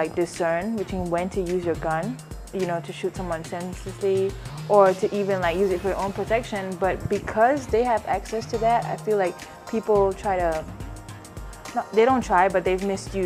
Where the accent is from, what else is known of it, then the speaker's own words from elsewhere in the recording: Singapore; moved away; Well, growing up in Singapore, we had absolutely like no perception of like owning a gun